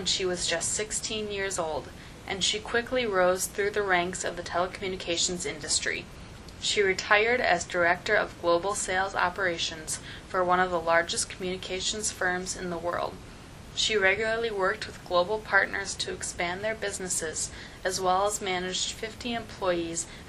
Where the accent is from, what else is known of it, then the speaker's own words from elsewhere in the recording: Queens, New York, United States; I was born and raised in Northeast Queens and have spent my entire life working to make the only place I have ever called home a better place to live, work, and raise a family.